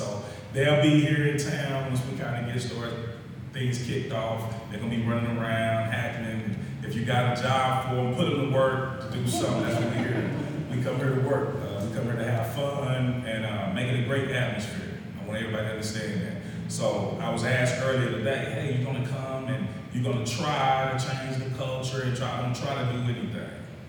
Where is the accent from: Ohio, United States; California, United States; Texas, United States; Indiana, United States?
Texas, United States; Fort Worth; also born or lived in Lubbock, United States; I'm a young kid from Fort Worth, Texas. I was born in West Texas and Lubbock, Texas. Grew up in Fort Worth, Texas.